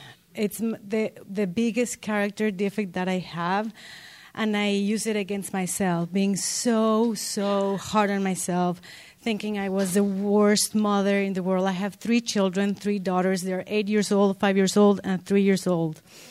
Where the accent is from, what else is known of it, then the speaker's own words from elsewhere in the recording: Mexico; English is a second language; moved away as an adult; now in United States; I come from Mexico, and I mean, my dream to come here was to make money in U.S. dollars, not have 3 children and no help.